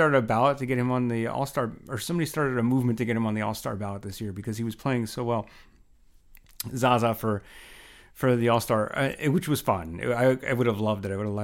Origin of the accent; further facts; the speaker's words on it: Philadelphia, Pennsylvania, United States; So apparently everyone realizes I'm from Philly and or thereabouts and love the Sixers.